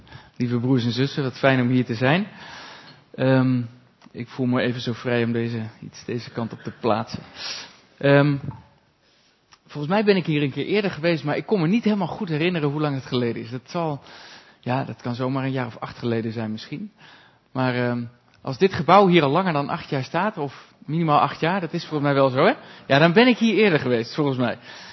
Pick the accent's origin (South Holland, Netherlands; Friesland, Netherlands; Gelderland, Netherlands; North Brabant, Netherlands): Friesland, Netherlands; Leeuwarden; born there; er is afgelopen jaar is er een gemeente geweest in Leeuwarden, de plek waar ik geboren ben.